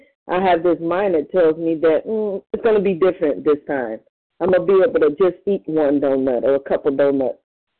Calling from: Cleveland, Ohio, United States

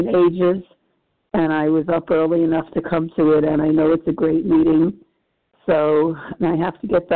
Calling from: New York, United States; New York.

